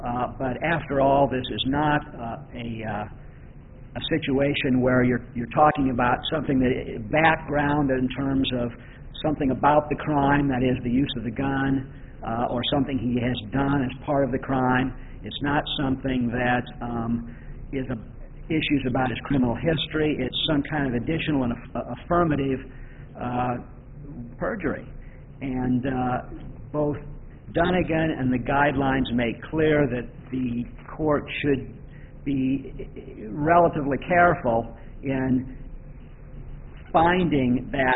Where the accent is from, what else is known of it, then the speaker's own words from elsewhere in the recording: Peoria, Illinois, United States; I'm from Peoria.